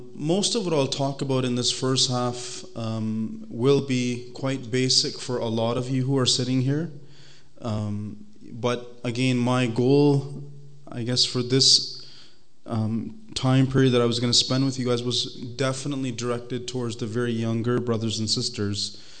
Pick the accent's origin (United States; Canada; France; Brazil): Canada; Brantford, Ontario; I was also born and raised in Canada. Okay, so I was born in Brantford, Ontario, as he said, hometown of Wayne Gretzky